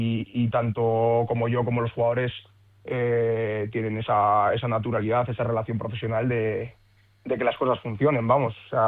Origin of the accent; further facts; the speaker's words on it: Leioa, Basque Country, Spain; Yo al final también soy de Leioa